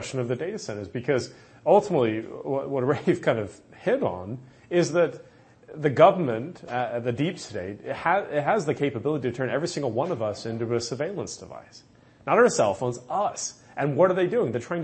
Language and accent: English; England, United Kingdom; now in United States; I'm proud to be an American. I'm a first-generation American. I came here over from England. England sucks now.